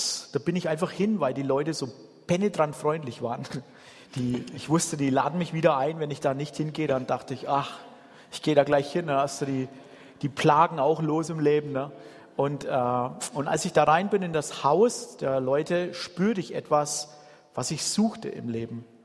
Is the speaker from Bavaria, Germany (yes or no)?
yes; Bavaria, Germany; born there; Aber grundsätzlich … geboren in Oberfranken, im Frankenwald.